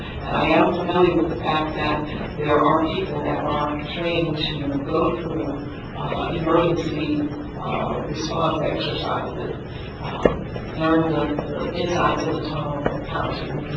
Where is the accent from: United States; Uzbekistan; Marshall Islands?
Marshall Islands; I come from the Marshall Island.